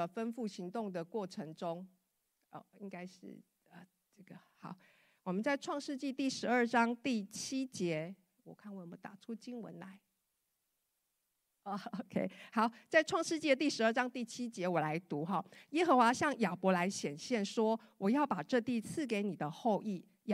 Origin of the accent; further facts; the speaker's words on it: Taiwan; now in United States; 我们曾经在美国，我们从台湾来到美国